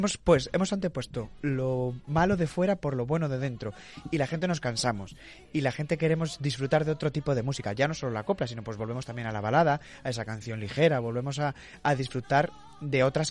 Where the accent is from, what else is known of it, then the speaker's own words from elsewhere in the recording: La Cabrera, Community of Madrid, Spain; A las 7 de la tarde en mi pueblo, en el que estáis todos invitados, La Cabrera.